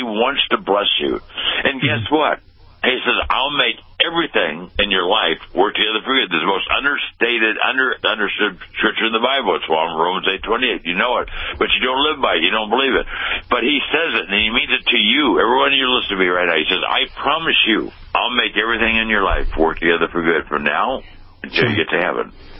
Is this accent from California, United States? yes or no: yes; Pasadena, California, United States; I was born and raised in Pasadena.